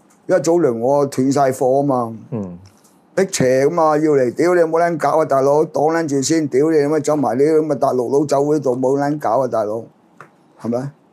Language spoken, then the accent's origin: Cantonese; China; 我哋作为中国人咧系有责任